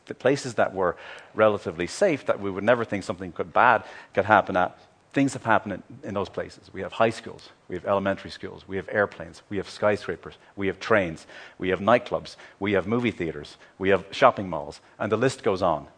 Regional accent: Ireland; I grew up in the Republic of Ireland, and although that was somewhat safe, there would be bomb scares downtown.

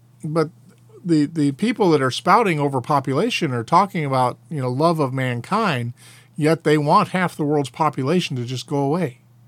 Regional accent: Frenchtown, United States; my childhood home, the house that I grew up in Frenchtown that mom and dad sold in the early 90s.

